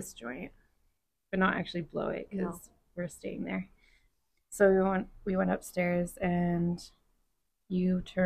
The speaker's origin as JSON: {"language": "English", "country": "Canada", "said": "Yeah, I'm Canadian and I don't like maple syrup."}